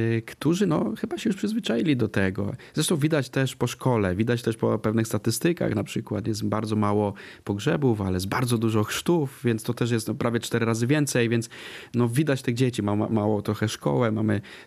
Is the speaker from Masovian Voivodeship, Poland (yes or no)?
no; Boguchwała, Subcarpathian Voivodeship, Poland; bo ja pochodzę z gminy Bogufała